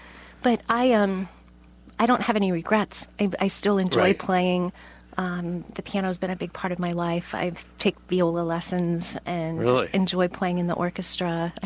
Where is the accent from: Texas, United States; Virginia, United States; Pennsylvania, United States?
Pennsylvania, United States; Harrisburg; I grew up in the Harrisburg, Pennsylvania area. So my first home, actually, my grandfather had a farm outside of Harrisburg, and my very first home was a trailer on his farm.